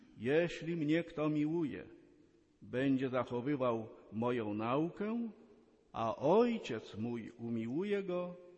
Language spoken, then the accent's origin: Polish; Dolistowo, Podlaskie Voivodeship, Poland; born there; Urodziłem się na terenie parafii dolistowo w archidiecezji białostockiej